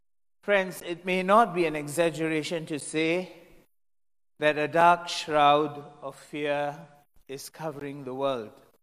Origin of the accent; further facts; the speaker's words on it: Singapore; because I'm from Singapore, we're not used to this, right?